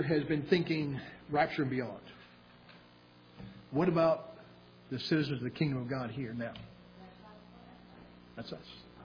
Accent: Maine, United States; We came from Maine, and we remember in those days old outhouses out there. We were growing up as kids

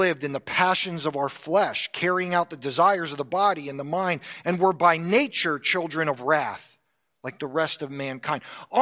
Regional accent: Florida, United States; I came from South Florida, and Coral Ridge is where evangelism explosion started

